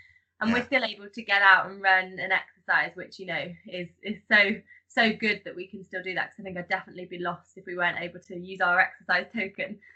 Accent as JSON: {"language": "English", "town": "Mountsorrel", "region": "East Midlands", "country": "United Kingdom", "tie": "born or raised there", "said": "So I grew up in Leicestershire, in a place called Mount Thorough, which my parents still live, actually."}